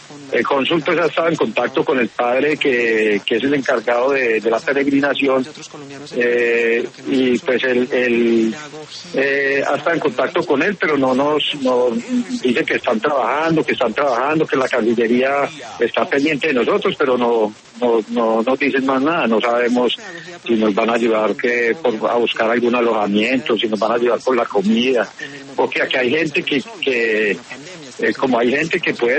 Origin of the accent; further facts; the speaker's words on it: Colombia; now in Egypt; que somos unos colombianos que queremos regresar a nuestra patria.